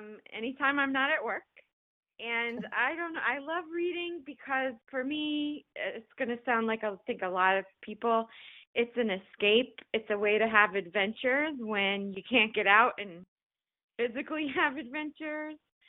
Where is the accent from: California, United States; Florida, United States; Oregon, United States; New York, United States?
Florida, United States; I grew up in South Florida where it's hot even in winter.